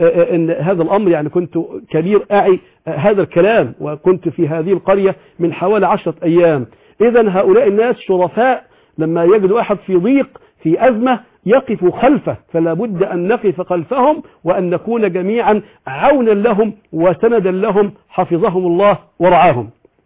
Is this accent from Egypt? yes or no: yes; Bishat Amer, Sharqia Governorate, Egypt; حصل حريق في قرية عندنا في الشرقية اسمها بيشة عامر مركز ميناء القمح، والبلدة احترقت بالكامل